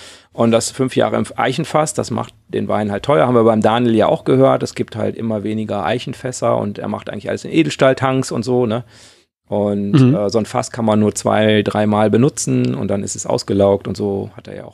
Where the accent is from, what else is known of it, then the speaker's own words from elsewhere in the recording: North Rhine-Westphalia, Germany; Wir kommen ja aus Nordrhein-Westfalen und bis in die Toskana ist für uns zu weit in einem Rutsch.